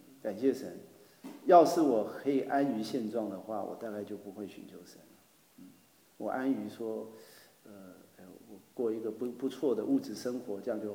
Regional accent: Taiwan; 我在台湾出生长大，我今年49岁，然后我是在基督教家庭长大，但是我其实没有真的信

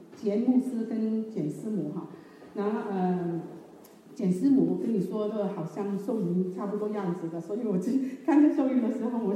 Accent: Southern District, Hong Kong; 然后我出生在一个香港的一个岛哈，就在香港的南区哈，这一个地方你看见有一个村庄哈。

